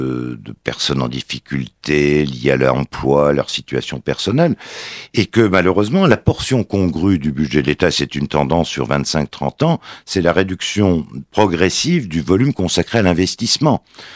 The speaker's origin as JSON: {"language": "French", "region": "eastern France", "country": "France", "said": "je suis de l'Est de la France."}